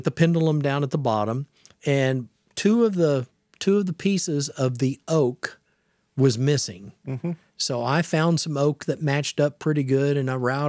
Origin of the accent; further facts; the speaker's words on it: Baxter Springs, Kansas, United States; also born or lived in Tulsa; I was born in Tulsa, Oklahoma, and raised in Baxter Springs, Kansas, okay?